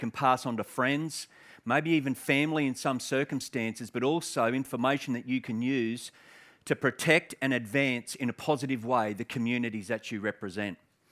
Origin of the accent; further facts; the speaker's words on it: Queensland, Australia; I speak funny too because, like Michael, I come from Queensland. So I've flown down from Brisbane to speak here in Sydney today.